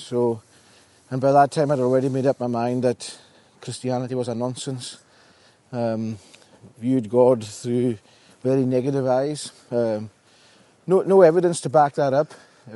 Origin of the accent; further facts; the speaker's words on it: Stornoway, Scotland, United Kingdom; And so I was born and brought up in Stornoway.